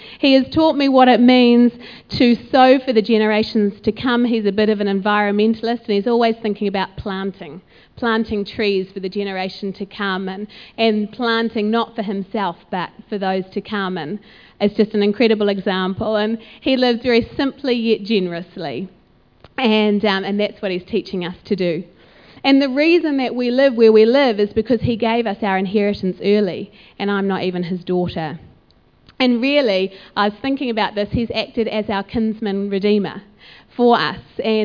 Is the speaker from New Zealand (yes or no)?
yes; Auckland, New Zealand; I grew up in Auckland, and so we would come out to Waiuku and come out to the farm